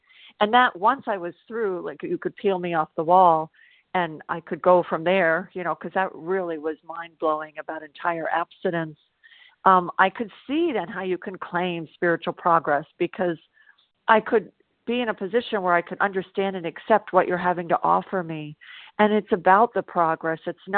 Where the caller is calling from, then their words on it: South Carolina, United States; I'm calling from South Carolina